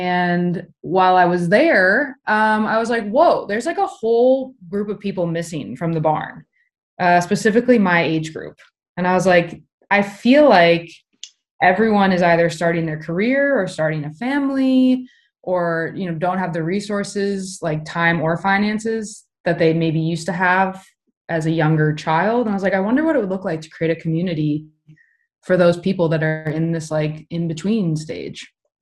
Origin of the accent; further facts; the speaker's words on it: Minnesota, United States; So I grew up in Minnesota, in a suburb outside of Minneapolis, and non-horsey family, like no horses in sight.